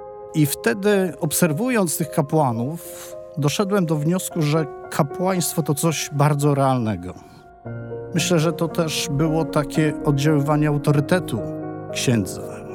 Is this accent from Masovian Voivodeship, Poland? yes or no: yes; Mińsk Mazowiecki, Masovian Voivodeship, Poland; Pochodzę z Mińska Mazowieckiego. Tam dorastałem, tam mieszka mój tata, trójka rodzeństwa.